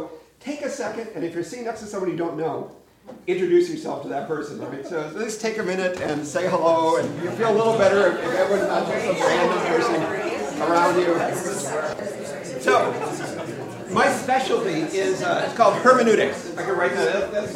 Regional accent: Northfield, Minnesota, United States; In my mind, I'm part of a long history of Northfield people giving teaching talks at Holden Village.

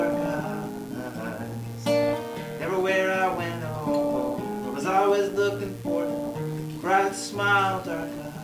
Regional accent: Moscow, Idaho, United States; I grew up in Moscow, Idaho, and typically, when you're not so surrounded by people from Minnesota, you can make better redneck jokes

